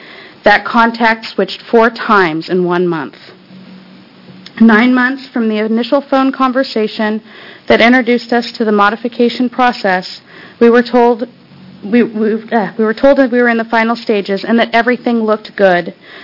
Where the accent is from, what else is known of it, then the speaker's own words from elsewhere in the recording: Portland, Oregon, United States; from Portland. Nearly 10 years ago, my husband and I bought our modest home in North Portland.